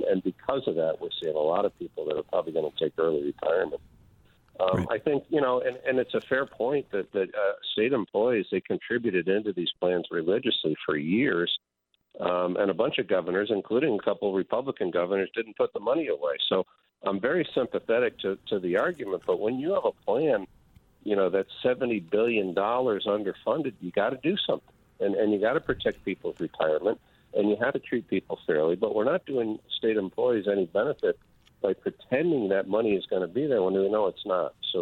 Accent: New Haven, Connecticut, United States; I grew up in New Haven. I've lived here my entire life. My dad is 92. He still lives in the same house we grew up in North Haven, Connecticut.

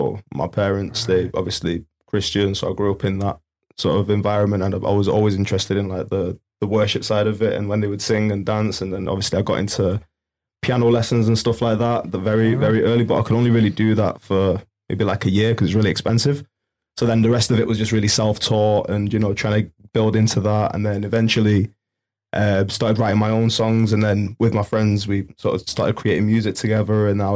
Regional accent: Benchill, North West England, United Kingdom; I'm from Benchill, yeah.

